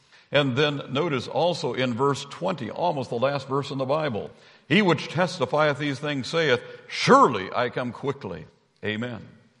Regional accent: Illinois, United States; now in Duluth, United States; head down to central Illinois to my hometown.

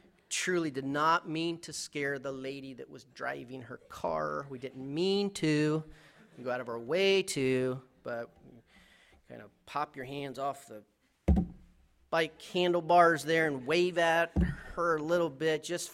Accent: Alaska, United States; It's like, I'm from Alaska, we're the last frontier.

